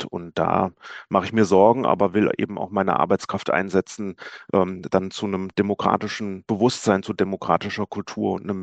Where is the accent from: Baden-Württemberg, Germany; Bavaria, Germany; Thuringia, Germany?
Thuringia, Germany; ich stamme aus dem Eichsfeld. Das ist ja Dreiländereck, Hessen, Thüringen, Niedersachsen.